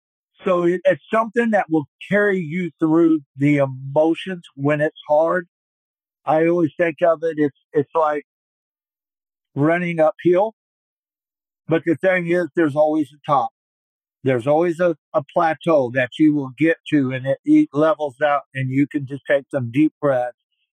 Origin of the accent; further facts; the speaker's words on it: Quincy, Illinois, United States; I am from Quincy, Illinois, and I'm here today just to share my story.